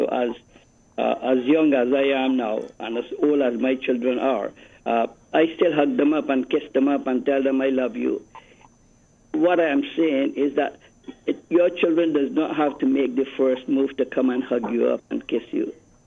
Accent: India; now in Barbados; But now I realize that I was building bridges from the time I came from India, because no one ever questioned my faith.

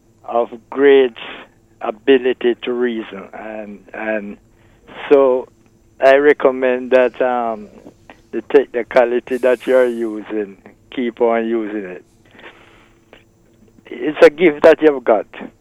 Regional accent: Jamaica; moved away as an adult; now in Barbados; I'm a Jamaican, okay?

